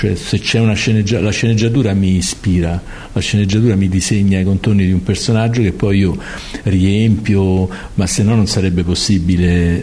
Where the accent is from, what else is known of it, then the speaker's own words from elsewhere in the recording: Rome, Lazio, Italy; io non sono originario di Trastevere, però a Trastevere ho passato gli anni della mia giovinezza